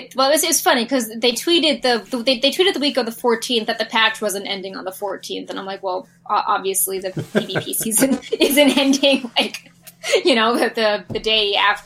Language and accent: English; New York, United States; I mean, I'm from New York, like, you see all sorts of crazy things happening in the city.